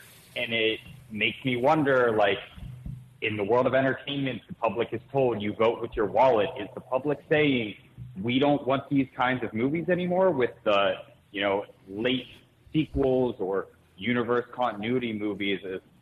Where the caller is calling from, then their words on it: Dallas, Texas, United States; I am calling from Dallas.